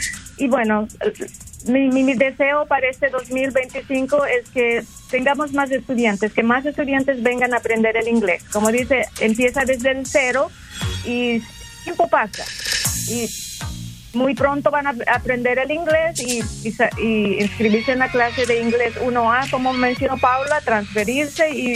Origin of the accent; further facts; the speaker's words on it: Bolivia; en mi país, yo soy de Bolivia, no tenemos ese privilegio de sentarnos con alguien para que nos ayude a buscar